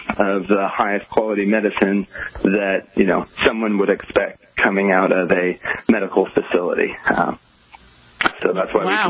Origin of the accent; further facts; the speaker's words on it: Oklahoma, United States; which coming from the Midwest, where I'm from Oklahoma, I've seen homeless. I've never seen it like the levels we have in Los Angeles.